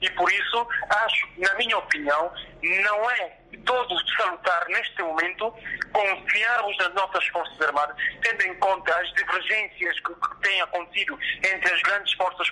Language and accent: Portuguese; Guinea-Bissau; nós nos conhecemos muito bem, nós enquanto guineenses